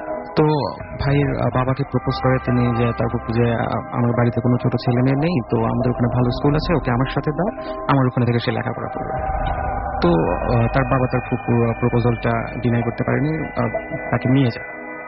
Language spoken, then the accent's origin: Bangla; Pabna, Rajshahi Division, Bangladesh; আমি এসেছি পাটনা থেকে, আমার হোম টাউন পাবনা মাসুমারির সাথে।